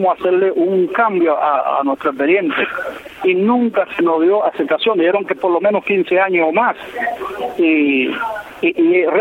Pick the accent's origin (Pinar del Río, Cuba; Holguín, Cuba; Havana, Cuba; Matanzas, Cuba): Holguín, Cuba; Moa; soy nativo de Moa, pero estaba pastoreando en Baracoa, Guantánamo.